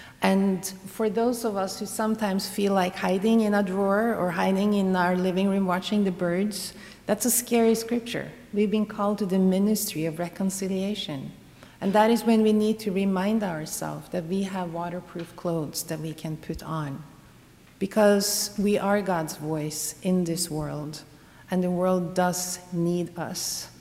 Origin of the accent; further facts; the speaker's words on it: Norway; I'm from Norway, and I come from a part in Norway that is particularly prone to rain and wind and quiet, nasty weather.